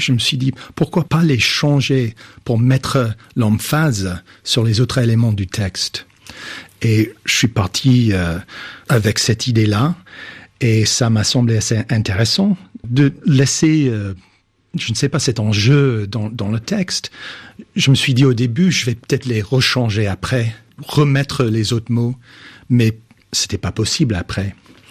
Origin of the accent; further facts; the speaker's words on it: United States; French is a second language; Comme tout le monde, chez moi aux États-Unis et j'imagine ici en France.